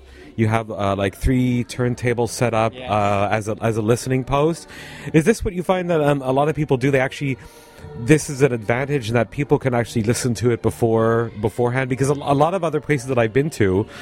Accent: Canada; I'm from Canada, and there's copies here of albums that I remember my parents had

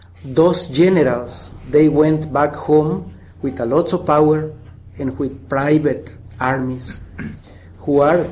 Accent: Quiché, Guatemala; first language K'iche'; English is a second language; It's my first language, the Quiche language. I come from the province of Quiche, and that was totally illegal to talk in Quiche.

